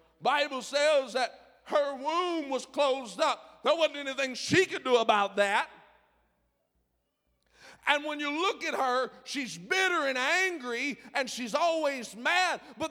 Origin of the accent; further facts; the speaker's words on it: Tennessee, United States; Now, I'm from Tennessee and we didn't do that.